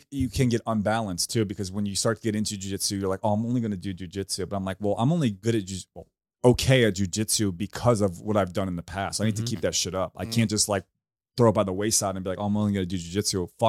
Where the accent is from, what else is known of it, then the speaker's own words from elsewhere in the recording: New York, United States; So a little backstory on that. I grew up in New York.